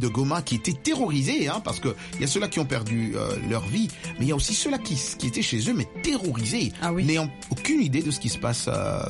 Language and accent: French; United States; Je suis américain.